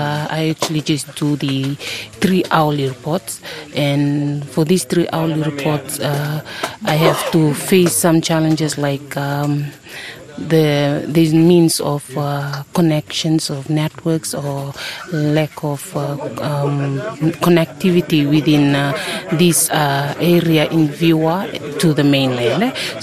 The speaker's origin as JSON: {"language": "English", "town": "Nambawalu", "country": "Fiji", "said": "I'm originally from Nambawalu on Kandavu, and I have been stationed in one of the 10 odd stations, and that is in Viwa Island, Nyasawa."}